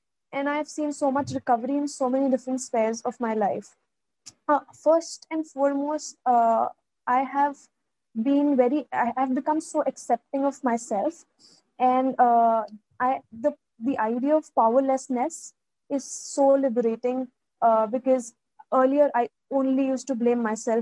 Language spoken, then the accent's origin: English; Delhi, India; born there; I was born in Delhi, and the family was dysfunctional.